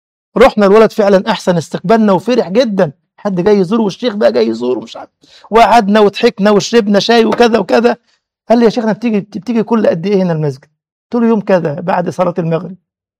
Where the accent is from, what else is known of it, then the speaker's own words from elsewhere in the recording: Cairo, Cairo Governorate, Egypt; كنت ادرس في منطقة اسمها دار السلام عندنا في القاهرة